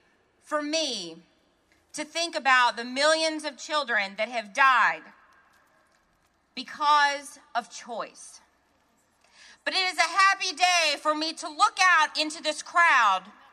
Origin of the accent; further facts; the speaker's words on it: Texas, United States; Well, I'm from Texas, so I'm going to make this appropriate. Howdy!